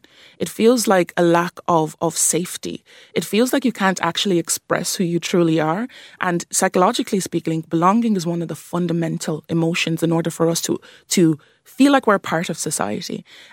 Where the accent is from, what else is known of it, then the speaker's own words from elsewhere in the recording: County Wexford, Ireland; also born or lived in Nigeria; I grew up in Ireland. I grew up in County Wexford, actually. I'm a migrant. Grew up in Ireland since I was the age of 3 from Nigeria.